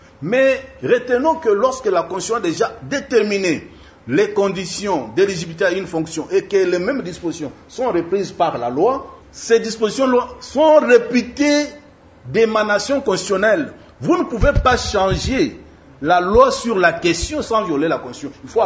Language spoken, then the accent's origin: French; Republic of the Congo; Nous sommes tous des Congolais sans notre volonté. L'histoire a fait que nous soyons des Congolais.